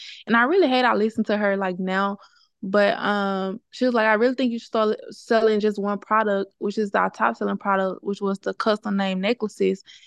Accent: Mississippi, United States; now in Houston, United States; I'm originally from Mississippi. I moved to Houston, Texas, all by myself alone.

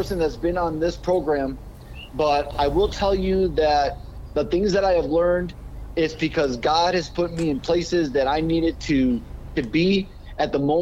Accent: Binghamton, New York, United States; also born or lived in New Jersey; So, well, my father, I was born in New Jersey. And when my sister was born, we moved to upstate New York to a city called Binghamton, New York.

